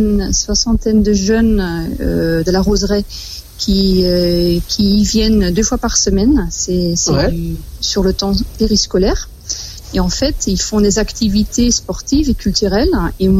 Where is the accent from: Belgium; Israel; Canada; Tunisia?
Belgium; Flanders; French is a second language; now in Angers, France; Oui, en fait, je suis belge, je suis flamande. Ça fait 6 ans et demi que je suis à Angers.